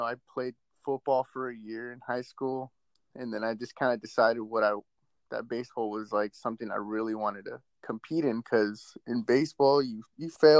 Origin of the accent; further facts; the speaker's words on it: Yuma, Arizona, United States; I'm from Yuma, Arizona. Pretty small town out here in Arizona. It's about 5 minutes from the border. But I was just a little Mexican kid out here